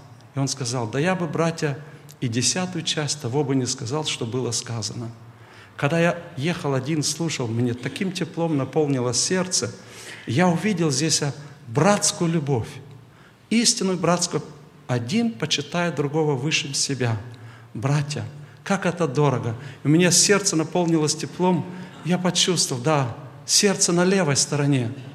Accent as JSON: {"language": "Russian", "region": "Siberia", "country": "Russia", "said": "Если в Москве потепление, жди 3 дня, а я из Сибири."}